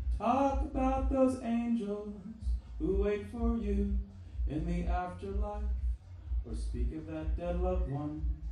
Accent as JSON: {"language": "English", "region": "Texas", "country": "United States", "said": "I'm on tour. I'm from Texas."}